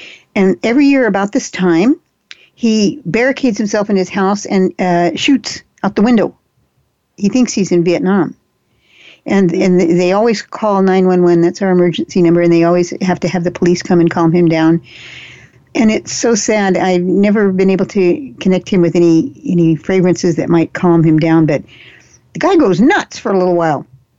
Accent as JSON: {"language": "English", "region": "Texas", "country": "United States", "said": "I'm a Texan. It's our state flower."}